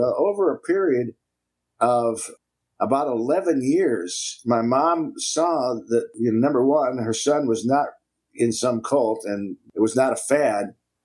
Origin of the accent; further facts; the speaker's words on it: Cleveland, Ohio, United States; now in Chattanooga, United States; went back to my hometown of Cleveland, Ohio. I was there for 9 years.